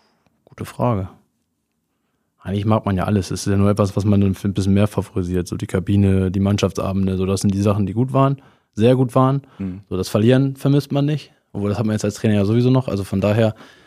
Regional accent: Nienburg, Lower Saxony, Germany; born there; Ja, aber ich bin in Deutschland geboren.

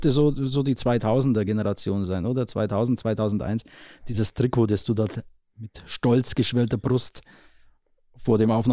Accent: Neusorg, Bavaria, Germany; Ich komme ja aus dem Kern, aus Neusorg stamme ich und bin über Marktredwitz, Weiden und Nappburg.

